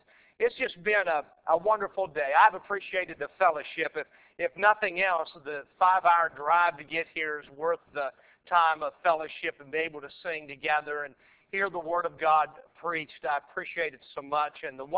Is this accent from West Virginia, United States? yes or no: yes; Keyser, West Virginia, United States; I was born and reared in Keyser, West Virginia.